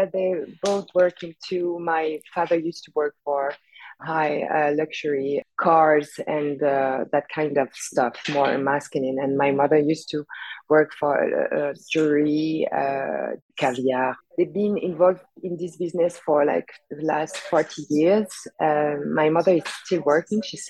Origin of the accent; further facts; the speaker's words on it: Paris, Île-de-France, France; English is a second language; I was born and raised in Paris.